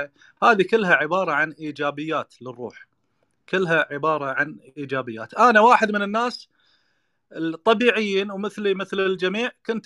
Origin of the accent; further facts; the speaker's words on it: Kuwait; أنا طبعاً من مواليد الكويت، مواليد سنة 75، مواليد الكويت. الله يحفظك ويحفظ الجميع. طبعا بدايتي أول سنة مواليد الشرق، بعدين انتقلنا إلى منطقة القادسية.